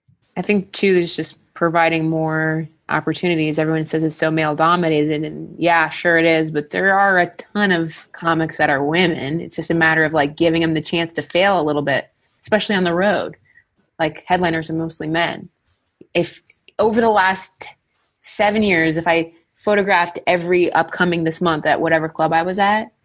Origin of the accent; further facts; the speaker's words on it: Ohio, United States; I mean, you know, I'm from Ohio too, but I hear you.